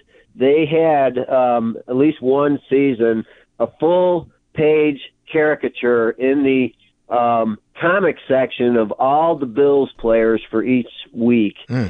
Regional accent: Buffalo, New York, United States; Well, first of all, I grew up in Buffalo in the University District.

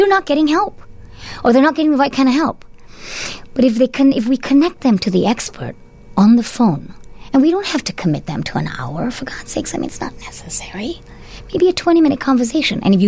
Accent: Malaysia; now in Chicago, United States; I'm originally from Malaysia

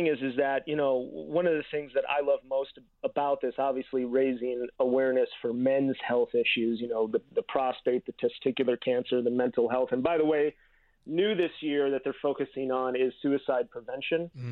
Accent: Chicago, Illinois, United States; I am originally from Chicago, Southside, Bridgeport.

